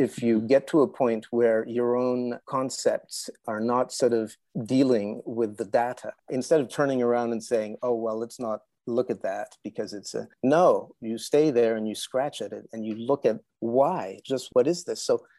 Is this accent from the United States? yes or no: no; Canada; born there; I was born in Canada. I'm a kind of a northern guy.